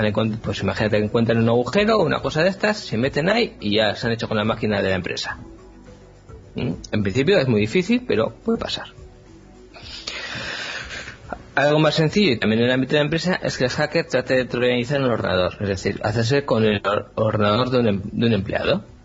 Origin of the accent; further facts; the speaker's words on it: Asturias, Spain; de Asturias, en el mapa de oyentes.